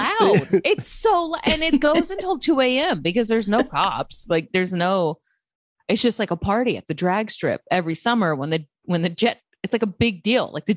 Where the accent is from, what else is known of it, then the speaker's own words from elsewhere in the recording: Little River, Texas, United States; Little River. I'm from like rural Texas.